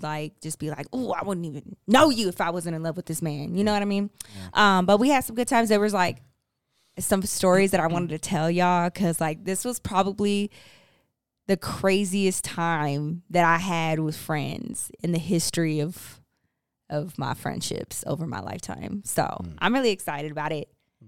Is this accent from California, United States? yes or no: no; Texas, United States; Well, I am from Texas, my love. What you expect?